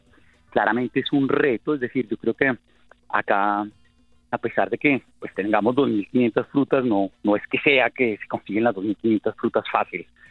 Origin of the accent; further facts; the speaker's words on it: Colombia; depende también de nosotros como colombianos que muchas de esas oportunidades se den